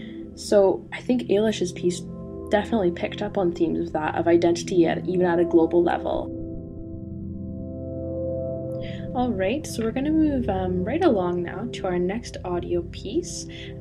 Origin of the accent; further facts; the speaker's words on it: Canada; I don't have a Scottish accent. I am from Canada and I'm doing an exchange here for 4 months.